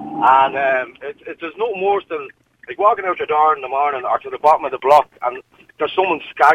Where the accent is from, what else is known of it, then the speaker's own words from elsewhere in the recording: Dublin, Leinster, Ireland; I am from the Dublin 9 area